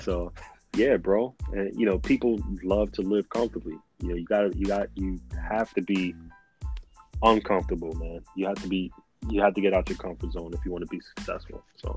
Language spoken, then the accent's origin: English; New York, United States; I'm from New York, bro.